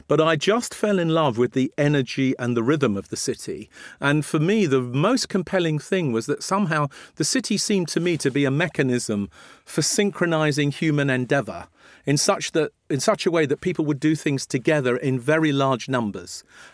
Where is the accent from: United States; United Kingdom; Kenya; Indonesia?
United Kingdom; Morden, London; I love Morden, where I grew up, and I went to school in Wimbledon